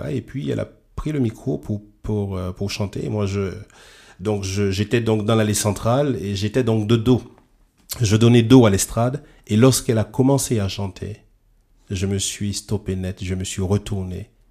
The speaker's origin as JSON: {"language": "French", "region": "Guadeloupe", "country": "France", "said": "Donc je suis originaire donc de la Guadeloupe."}